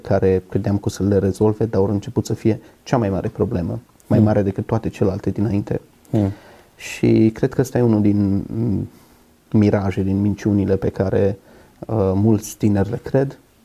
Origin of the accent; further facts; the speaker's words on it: Petroșani, Hunedoara County, Romania; Am 33 de ani, am crescut în Petroșani, într-o familie destul de săracă.